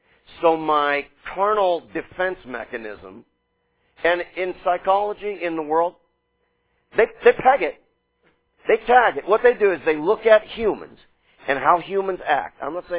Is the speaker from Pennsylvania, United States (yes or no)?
yes; Pennsylvania, United States; I'm from Western Pennsylvania, so I'm a winner.